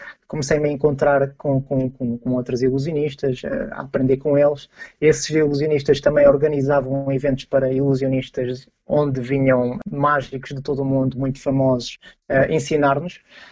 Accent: Portugal; moved away as an adult; now in Poland; eu saí de Portugal

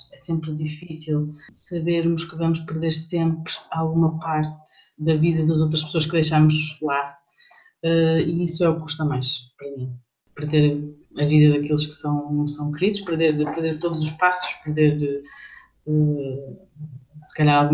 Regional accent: Portugal; moved away; nós não saímos de Portugal porque quisemos ou porque não estávamos satisfeitos com o nosso país em si. Foi mesmo a situação económica e a procura de um futuro melhor não é que nos levou a sair.

